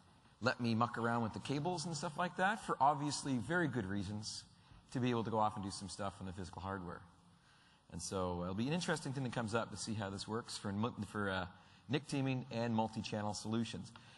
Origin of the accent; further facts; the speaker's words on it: Canada; being a Canadian, and you are now in the Canadian room of 1A, we have some maple syrup to give away